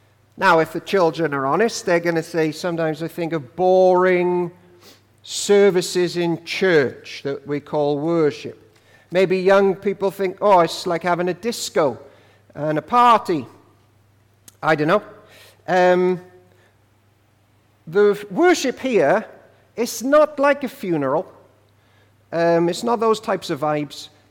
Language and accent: English; Wales, United Kingdom; I'm Welsh, and in the winter and the rain, I'm going to be even sad.